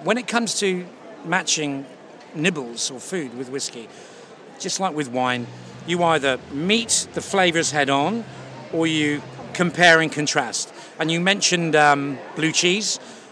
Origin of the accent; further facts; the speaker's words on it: South West England, United Kingdom; growing up in Cornwall